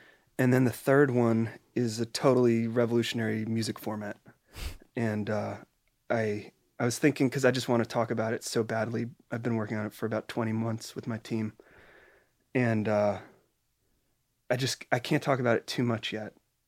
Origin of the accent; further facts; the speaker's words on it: Baltimore, Maryland, United States; I'm from Baltimore, Maryland.